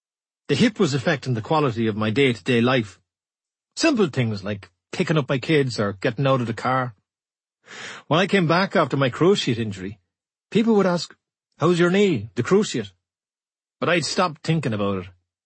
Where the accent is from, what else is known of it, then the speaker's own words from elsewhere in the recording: Cork, Munster, Ireland; now in England; I'm proud of being Irish and being from Cork. I think that feeling has got stronger as I've matured.